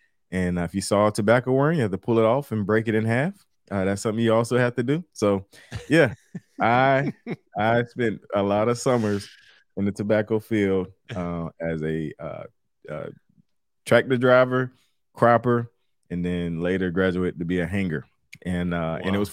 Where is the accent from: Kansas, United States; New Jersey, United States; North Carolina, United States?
North Carolina, United States; Turkey; I'm from Turkey, North Carolina, which is a very small town.